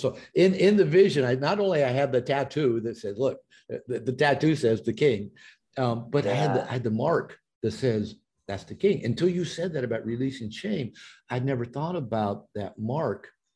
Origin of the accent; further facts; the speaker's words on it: United States; you know, I grew up in a fundamental Christian church. I grew up in America.